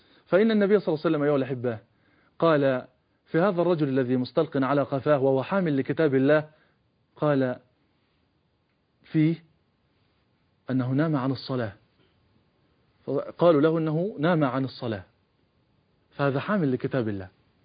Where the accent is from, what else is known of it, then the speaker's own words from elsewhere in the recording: Egypt; نحن كمصريين كعرب كمسلمين